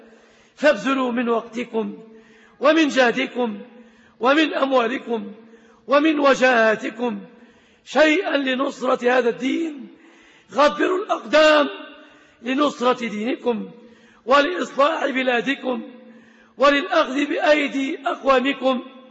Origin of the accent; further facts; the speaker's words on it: Egypt; في بلادنا مصر